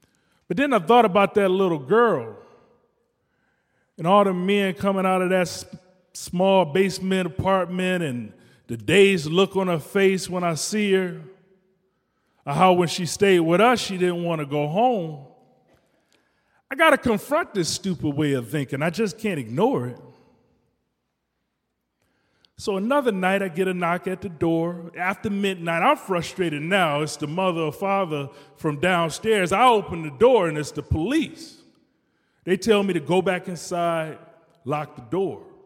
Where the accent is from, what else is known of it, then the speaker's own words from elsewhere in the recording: Detroit, Michigan, United States; I grew up in Detroit in the 80s, crack era.